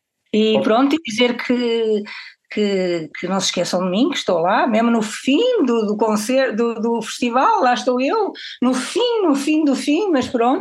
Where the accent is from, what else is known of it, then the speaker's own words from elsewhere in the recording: Porto, Portugal; Sendo filha de mãe espanhola, catalã de Barcelona, filha e neta, e do lado português sou do norte do Porto, portanto Mediterrâneo, Atlântico